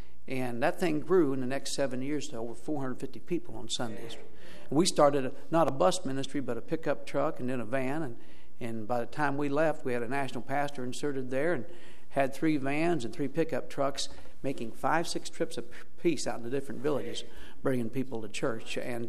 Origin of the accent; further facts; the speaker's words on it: Ohio, United States; Now, I was raised in Ohio, but I've been a Bears fan since birth.